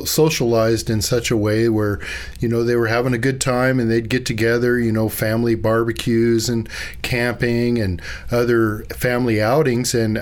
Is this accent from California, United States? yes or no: yes; California, United States; I grew up in West Contra Costa County and also grew up in East Contra Costa County.